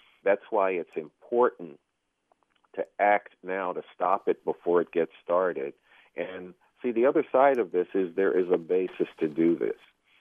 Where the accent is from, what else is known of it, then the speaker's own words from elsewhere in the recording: New York, United States; But look, I'm from New York.